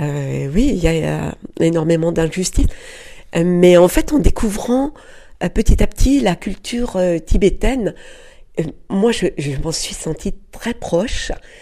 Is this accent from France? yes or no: yes; France; born there; Bon, cette vie-ci, je suis née en France, mais...